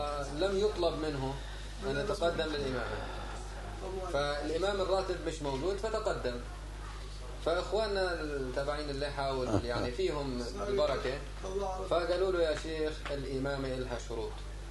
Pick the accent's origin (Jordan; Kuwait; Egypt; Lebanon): Jordan; إحنا جايين من الأردن